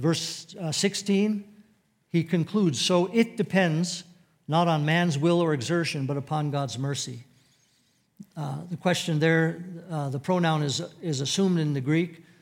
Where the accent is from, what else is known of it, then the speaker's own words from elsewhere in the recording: Saudi Arabia; I grew up in Saudi Arabia, and had a junior high teacher who had taught my older brother, who's 2 years older, in the years before me